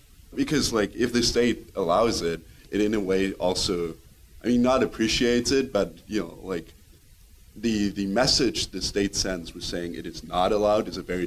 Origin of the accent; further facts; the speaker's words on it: Germany; I'm from Germany